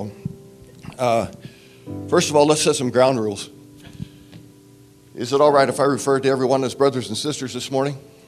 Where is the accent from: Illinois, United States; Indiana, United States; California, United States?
Indiana, United States; Salem; born there; I was born in Salem, Indiana, a little small town in southern Indiana, about 100 miles or so north of Louisville, Kentucky. We were poor, but we didn't know we were poor.